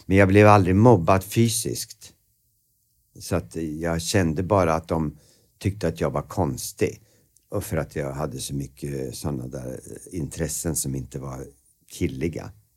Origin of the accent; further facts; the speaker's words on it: Eskilstuna, Södermanland, Sweden; Alltså, det hade jag kunnat ha på mig hemma i Eskilstuna